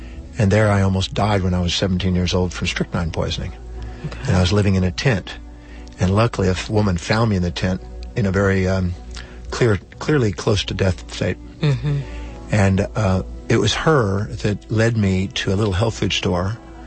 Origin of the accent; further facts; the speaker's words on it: Houston, Texas, United States; born there; Well, I was born in Houston, Texas.